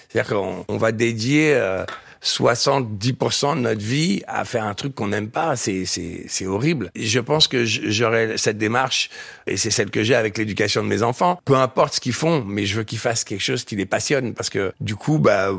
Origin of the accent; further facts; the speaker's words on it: Paris, Île-de-France, France; Et puis, je suis parisien